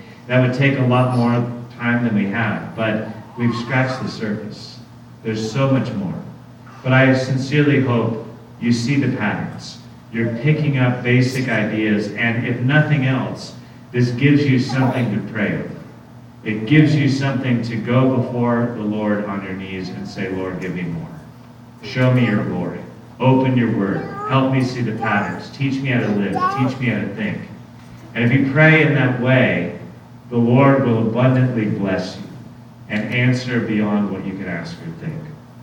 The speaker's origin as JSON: {"language": "English", "town": "Huntington Beach", "region": "California", "country": "United States", "tie": "born or raised there", "said": "because I grew up in Huntington Beach, about 20 minutes away"}